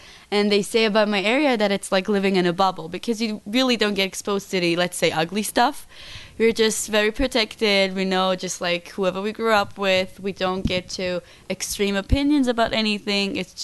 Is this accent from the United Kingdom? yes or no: no; Northern District, Israel; I was born in Emek Yisrael. I was raised in Emek Yisrael